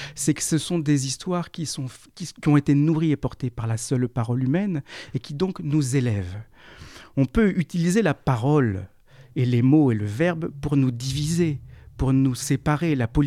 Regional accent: Argentan, Normandy, France; born there; je suis pas né loin, je suis né dans l'Orne, à Argentan

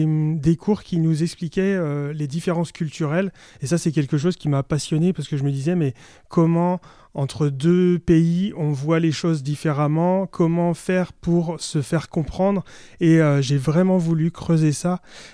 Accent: France; c'est pour nous, en tant que Français, c'est des choses qui sont naturelles pour nous

